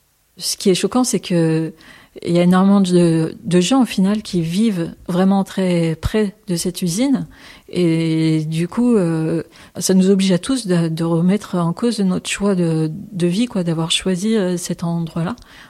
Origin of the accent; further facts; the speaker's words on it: Auvergne-Rhône-Alpes, France; suis habitante de Oulin-Pierre-Bénite depuis 20 ans. J'ai 46 ans. J'ai grandi dans l'Isère, à 50 km de là. Je suis revenue sur la région de Oulin-Pierre-Bénite pour travailler en tant que chimiste.